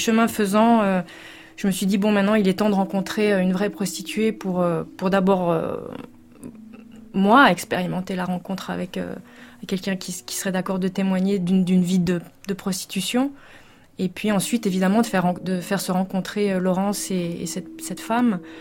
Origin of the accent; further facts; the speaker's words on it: Geneva, Switzerland; born there; Moi, je suis née à Genève.